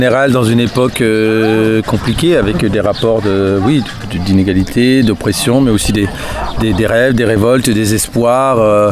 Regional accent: Roubaix, Hauts-de-France, France; born there; Je suis né à Roubaix, donc c'est une ville prolétaire, ouvrière. C'était la ville la plus pauvre de France.

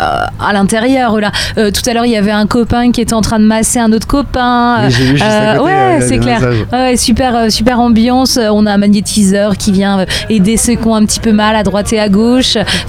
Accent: Rennes, Brittany, France; Moi, je suis originaire de Rennes. Du coup, j'ai ramené mes potes à la billetterie.

